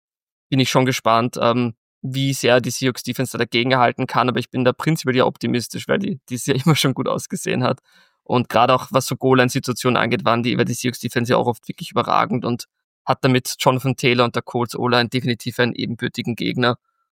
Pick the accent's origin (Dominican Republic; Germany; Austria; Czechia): Austria; man hört es wahrscheinlich raus, ich komme ja aus Österreich